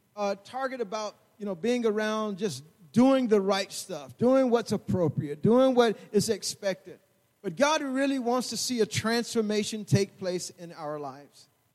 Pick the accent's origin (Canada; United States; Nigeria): United States; Atlanta, Georgia; when I was growing up in Atlanta, Georgia, you know, I stuttered as a young boy growing up